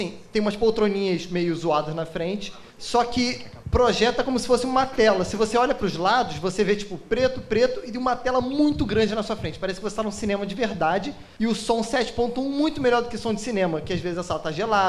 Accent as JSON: {"language": "Portuguese", "town": "Niterói", "region": "Rio de Janeiro", "country": "Brazil", "said": "eu sou de Niterói"}